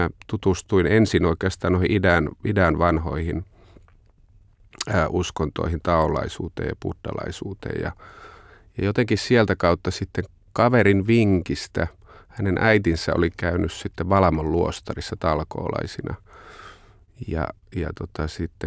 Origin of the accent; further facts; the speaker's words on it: Hankasalmi, Central Finland, Finland; mä olen syntyisin Keski-Suomesta Hankasalmelta maanviljelijäperheeseen.